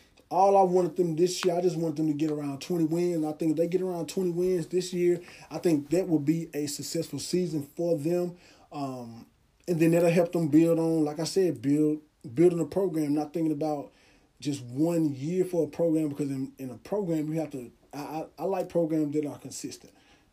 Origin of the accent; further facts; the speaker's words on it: Somerville, Tennessee, United States; Hey, look, I am from Somerville. I grew up watching the University of Memphis Tigers play every Saturday.